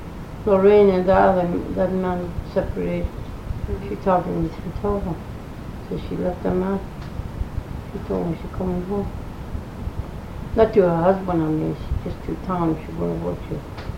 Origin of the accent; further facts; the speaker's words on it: United States; I mean, I'm more entitled to that money than those white people. I'm Indian.